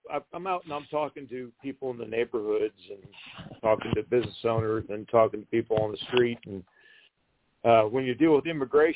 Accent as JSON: {"language": "English", "town": "Dallas", "region": "Texas", "country": "United States", "tie": "born or raised there", "said": "I grew up here in North Dallas"}